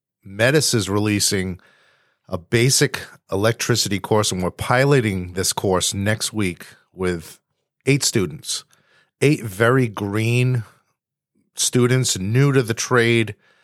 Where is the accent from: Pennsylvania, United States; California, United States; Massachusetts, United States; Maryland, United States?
Massachusetts, United States; Boston; So he's traveling to Boston this week, my hometown